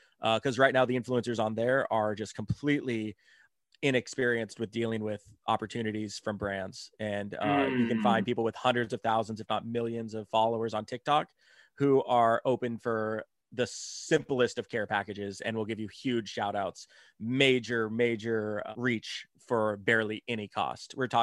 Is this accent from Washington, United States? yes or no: yes; Washington, United States; rafting down the mighty Toodle River, this beautiful little river at the foothills of my hometown and Mount St. Helens.